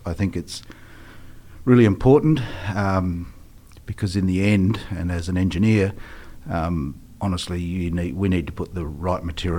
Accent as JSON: {"language": "English", "country": "Australia", "moved": "yes", "lives_now": "New Zealand", "said": "I'm originally an Australian. I'm a dual citizen now. Came here to New Zealand in 2004"}